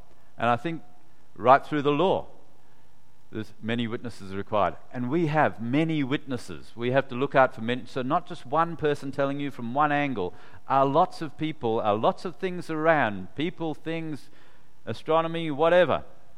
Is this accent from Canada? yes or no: no; Perth, Western Australia, Australia; also born or lived in Malaya; I was born in Malaya. I came out on the ship January 1957. Yeah, I was 6 years old. And it took about 8 days to come from Malaya down to Perth.